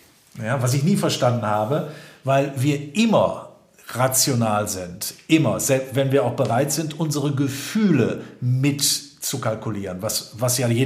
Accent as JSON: {"language": "German", "town": "Essen", "region": "North Rhine-Westphalia", "country": "Germany", "tie": "born or raised there", "said": "In meiner alten Heimatstadt Essen gibt es das auch."}